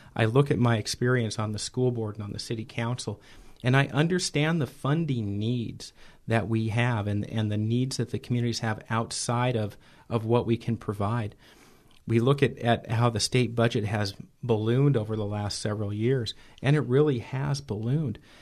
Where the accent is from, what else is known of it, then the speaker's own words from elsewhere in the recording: Ketchikan, Alaska, United States; I grew up here in Ketchikan. I grew up in Southeast.